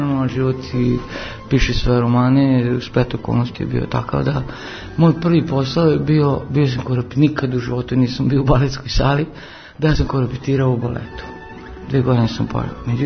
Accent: Novi Sad, Vojvodina, Serbia; Ja sam imao sreću da je otvorila se akademija kod nas u Novom Sadu, 75. ja sam druga generacija, 76. i da sam završio kompoziciju kod njega i posle sam magistrirao kompoziciju.

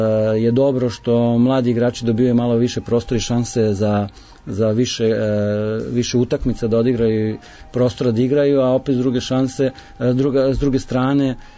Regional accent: Belgrade, Serbia; oni znaju da ja dolazim iz Beograda

